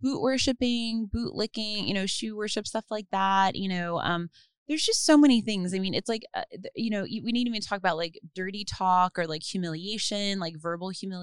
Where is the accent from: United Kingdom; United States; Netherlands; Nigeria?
United States; New Jersey; I'm I'm from New Jersey